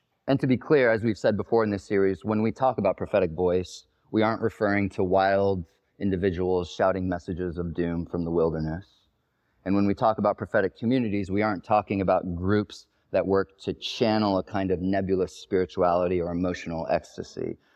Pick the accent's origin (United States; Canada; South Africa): South Africa; I was raised in South Africa at the tail end of apartheid and in the midst of the South African AIDS epidemic